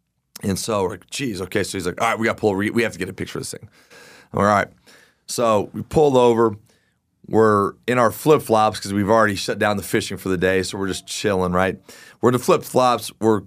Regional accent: Arvada, Colorado, United States; when we were kids and we grew up in Arvada

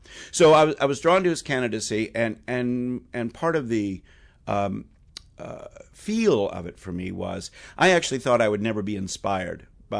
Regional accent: New Hampshire, United States; Of course, I'm from New Hampshire. It's the first primary.

